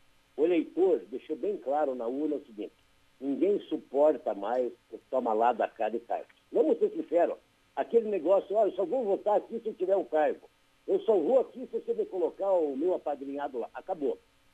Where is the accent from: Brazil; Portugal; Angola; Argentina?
Brazil; União da Vitória, Paraná; especialmente a União da Vitória, onde é a minha terra natal, onde fui prefeito.